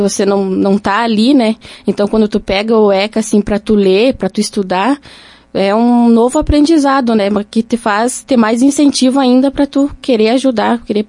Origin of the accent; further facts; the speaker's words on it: Lagoa Vermelha, Rio Grande do Sul, Brazil; Sou natural da Lagoa Vermelha e me criei com os meus pais no interior, na comunidade de Fátima, Fazenda dos Candeias, até os meus 18 anos.